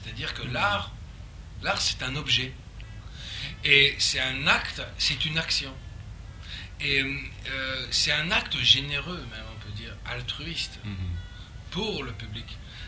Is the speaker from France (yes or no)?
yes; France; born there; also born or lived in Canada; je suis né en France, j'ai vécu 15 ans au Canada, mais mon âme et mon imaginaire, elle est complètement russe et polonaise.